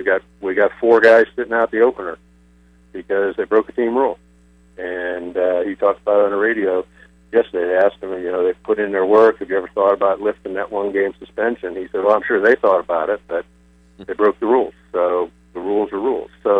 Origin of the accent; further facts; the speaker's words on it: Cleveland, Ohio, United States; Well, I grew up in Cleveland, Ohio, so I never cared much about college football.